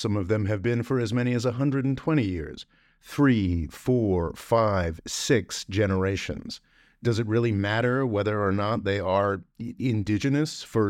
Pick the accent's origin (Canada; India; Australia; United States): United States; I am from the United States. I live on land that has been taken.